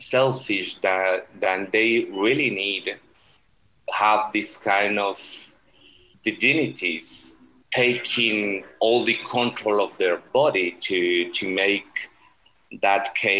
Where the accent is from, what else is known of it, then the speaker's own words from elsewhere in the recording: Guatemala; In Guatemala, we suffer a very, very long military war